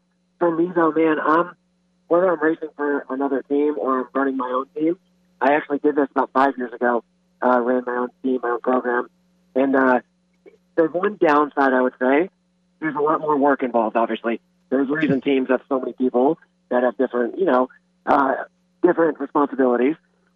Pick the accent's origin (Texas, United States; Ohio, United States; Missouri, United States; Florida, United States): Florida, United States; Clearwater; born there; I was born in Clearwater, so I'm awesome.